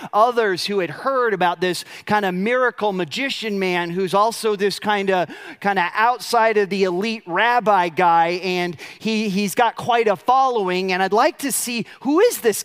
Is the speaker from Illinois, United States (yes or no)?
yes; Chicago, Illinois, United States; I come from Chicago. We know bosses.